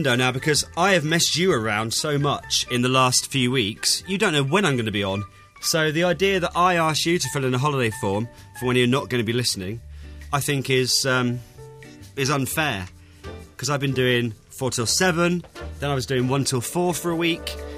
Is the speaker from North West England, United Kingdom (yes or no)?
no; Southampton, South East England, United Kingdom; We met in Southampton because I am from Southampton